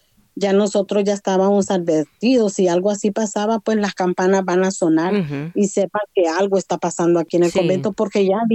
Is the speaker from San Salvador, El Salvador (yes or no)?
yes; Aguilares, San Salvador, El Salvador; moved away; Sí, me tocó salir de Aguilares